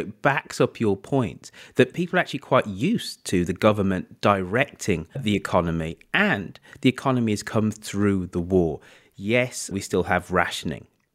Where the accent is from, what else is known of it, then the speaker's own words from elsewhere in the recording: Birmingham, West Midlands, United Kingdom; One of the kind of key things of this government, which I must admit, as a Brummie, chafe against, is the New Towns Act.